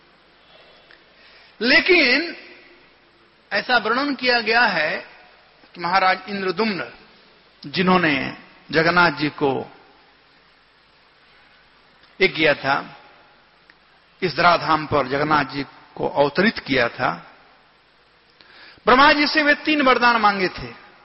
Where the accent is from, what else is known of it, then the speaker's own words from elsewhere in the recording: Bihar, India; हमारे यहां बिहार में कहते हैं तीन दिन का पहुना और चार दिन के केहुना